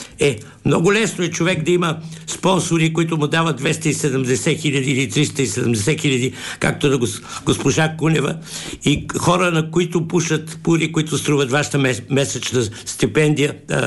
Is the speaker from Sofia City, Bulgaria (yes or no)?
yes; Sofia, Sofia City, Bulgaria; че съм роден в София, трето поколение, от 898 година. Учил съм в София.